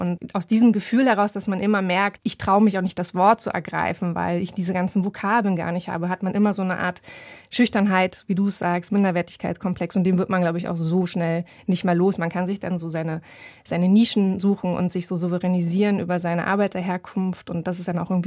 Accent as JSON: {"language": "German", "region": "eastern Germany", "country": "Germany", "said": "ich muss mich verhalten als Ostdeutsche"}